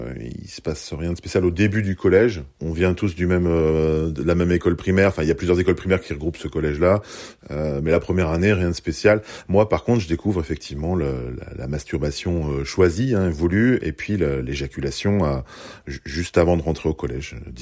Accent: Chamonix, Auvergne-Rhône-Alpes, France; also born or lived in Belgium; donc je suis né en Belgique, ma mère déménage parce qu'elle trouve un travail en France, à Chamonix, donc c'est 800 kilomètres de distance

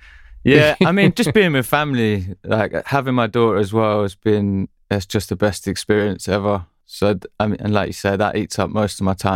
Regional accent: London, United Kingdom; I think as a young male growing up in London as well, like you have to kind of keep your wits about you

